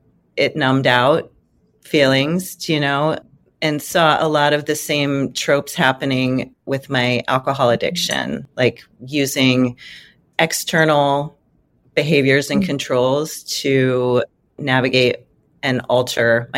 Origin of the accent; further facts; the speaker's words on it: Akron, Ohio, United States; So I grew up in Akron, Ohio, really loving family.